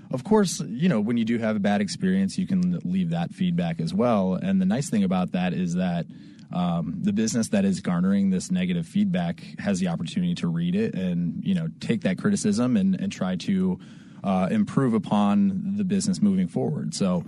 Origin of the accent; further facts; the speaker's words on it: Illinois, United States; Well, I'm actually from the Chicago suburbs originally. So it was kind of a homecoming for me.